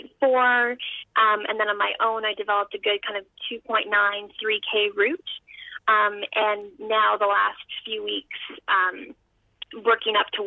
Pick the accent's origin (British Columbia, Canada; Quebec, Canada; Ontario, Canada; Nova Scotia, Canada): Ontario, Canada; Kingston; also born or lived in Ottawa Valley; growing up in the Ottawa Valley and then in Kingston